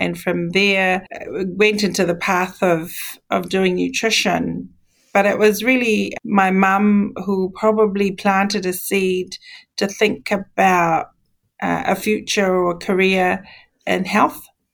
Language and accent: English; Tonga; I've not come across a nutritionist or dietitian when I grew up back in Tonga.